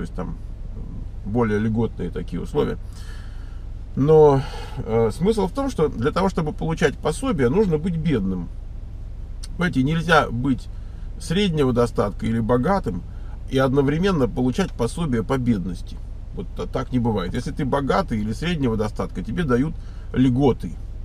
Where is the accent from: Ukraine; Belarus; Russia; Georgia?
Russia; North Ossetia–Alania; Сам я из Северной Осетии.